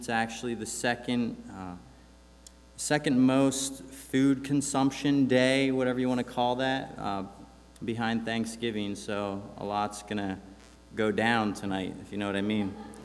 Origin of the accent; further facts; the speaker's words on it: State College, Pennsylvania, United States; I was born and raised in Happy Valley State College, and the culture of Penn State football and everything that means was ingrained into me.